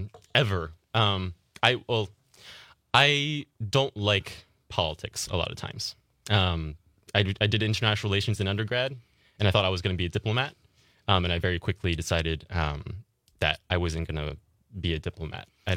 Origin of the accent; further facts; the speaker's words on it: New York City, New York, United States; born there; also born or lived in Virginia; I was born in New York City, and I very quickly moved away from New York City.